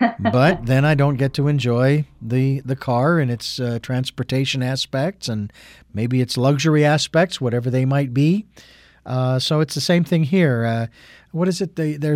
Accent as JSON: {"language": "English", "town": "Phoenix", "region": "Arizona", "country": "United States", "tie": "born or raised there", "moved": "yes", "said": "The Eden Energy Medicine Certification Program in my hometown of Phoenix, Arizona. which obviously we both have moved away from"}